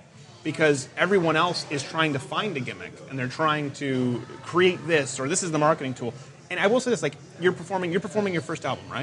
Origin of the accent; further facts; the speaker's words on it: Quebec, Canada; I grew up in a socialist province where they thought I was basically learning disabled because I had to go to French schools and it wasn't my first language and it was the language laws.